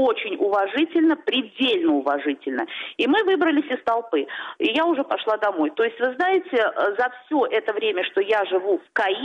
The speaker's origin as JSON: {"language": "Russian", "town": "Cairo", "region": "Cairo Governorate", "country": "Egypt", "said": "Меня вчера очень многие спрашивали: вы откуда? Я говорила, что я каирчанка."}